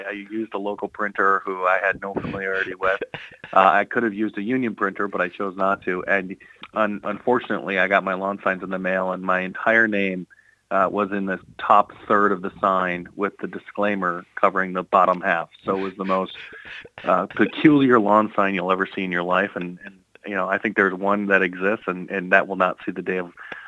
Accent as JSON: {"language": "English", "region": "Minnesota", "country": "United States", "tie": "born or raised there", "said": "Absolutely. Born and raised in Minnesota, and you know, one of the great things, working in politics, I get to know people all over the country, and I see Minnesotans, people from Minnesota, go all over the country"}